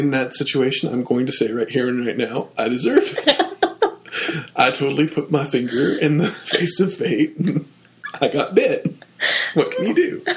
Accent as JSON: {"language": "English", "region": "the South", "country": "United States", "said": "Did my black-eyed peas, because I'm from the South, Missy."}